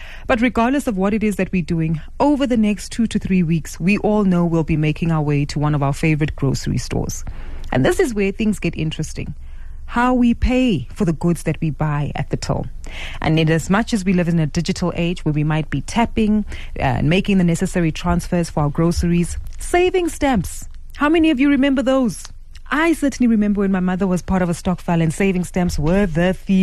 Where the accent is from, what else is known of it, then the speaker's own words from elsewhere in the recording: South Africa; And that would be welcome reprieve for many of us as South African consumers, especially if we are or have some level of debt.